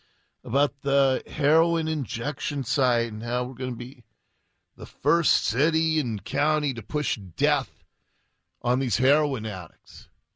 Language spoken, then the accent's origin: English; Seattle, Washington, United States; I was born in Seattle. I grew up on the mean streets of Ballard. My wife and I bought our first house in Ballard, and we still live in the suburbs of Seattle.